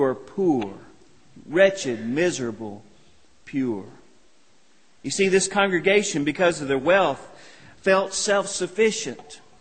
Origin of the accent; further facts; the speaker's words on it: Texas, United States; As you know, I grew up in West Texas in very dry conditions, in fact, practically desert conditions.